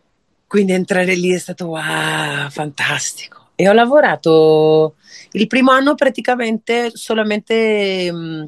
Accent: Venice, Veneto, Italy; Io sono originaria di Venezia e, come sai, Venezia ha una grande tradizione

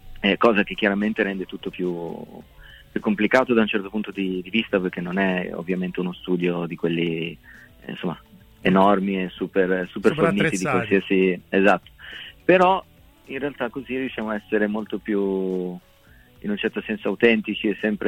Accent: Genoa, Liguria, Italy; born there; però siamo entrambi nati a Genova, esatto.

